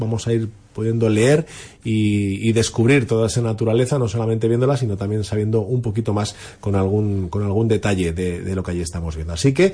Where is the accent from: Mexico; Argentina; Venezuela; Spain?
Spain; no solamente somos los españoles